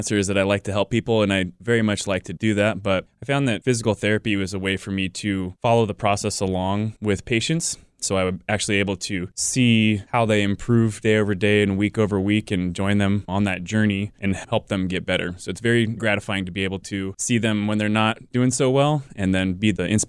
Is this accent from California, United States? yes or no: yes; Lodi, California, United States; also born or lived in Sacramento; I'm not a local resident. I'm actually from Lodi, California, originally, and then I spent 10 years in Sacramento.